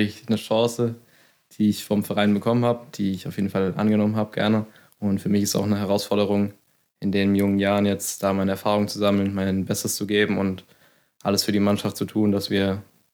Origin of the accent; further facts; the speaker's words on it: Westerngrund, Bavaria, Germany; Ich komme aus dem schönen Westerngrund, im Karlgrund.